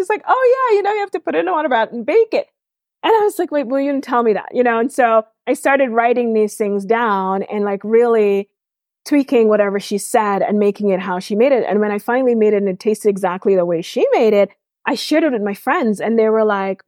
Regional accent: Georgetown, Demerara-Mahaica, Guyana; And we grew up in different parts of Guyana. So I grew up in Georgetown, which is the capital city.

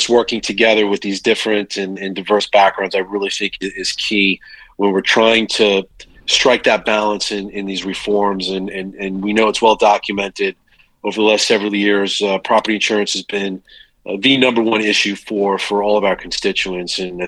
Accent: Long Island, New York, United States; now in Indian Rocks Beach, United States; I grew up in Long Island, New York. I've lived in Pinellas County since 96. My wife and I live in the beautiful Indian Rocks Beach, which is in central Pinellas County.

